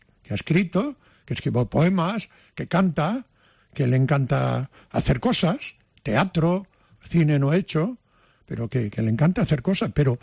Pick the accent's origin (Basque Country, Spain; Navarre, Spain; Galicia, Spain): Galicia, Spain; Padrón; Yo vine de Padrón